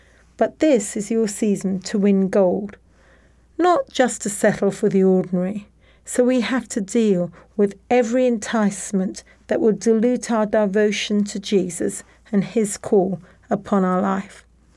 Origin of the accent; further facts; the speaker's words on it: India; I had watched God supply our needs again and again as a child, whilst growing up in India as a daughter of missionary parents.